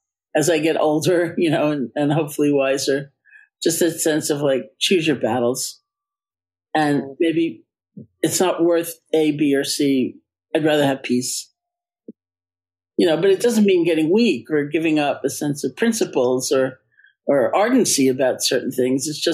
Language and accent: English; New York, United States